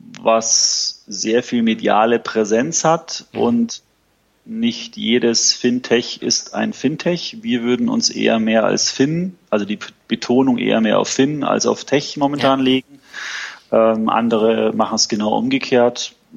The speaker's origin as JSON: {"language": "German", "town": "Munich", "region": "Bavaria", "country": "Germany", "tie": "born or raised there", "said": "Wir sitzen in München, relativ zentral und ist meine Heimat. Ich habe mal ein paar Jahre in Frankfurt gearbeitet. Wollte dann aber wieder zurück nach München"}